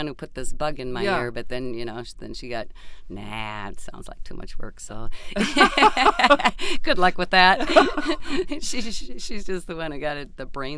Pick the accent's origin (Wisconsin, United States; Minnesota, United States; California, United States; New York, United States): Minnesota, United States; Moorhead; Okay, well, I grew up in Moorhead.